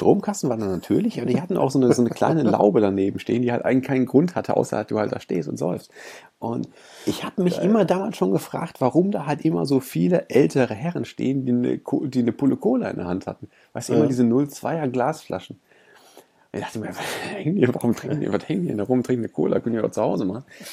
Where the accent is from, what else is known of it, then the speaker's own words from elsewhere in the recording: Essen, North Rhine-Westphalia, Germany; ich bin in Essen-Krai groß geworden. Und Krai hat nur echt nicht. Hat er auch keinen guten Ruf, ne? Ist echt eigentlich ganz schön, aber auch ein hartes Pflaster. Und ich bin da zur Grundschule gegangen